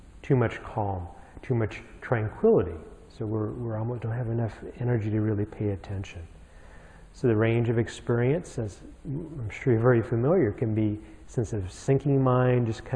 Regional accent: Albuquerque, New Mexico, United States; I grew up in New Mexico in Albuquerque.

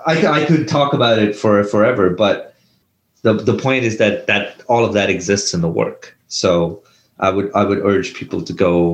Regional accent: India; when I was a kid growing up in India

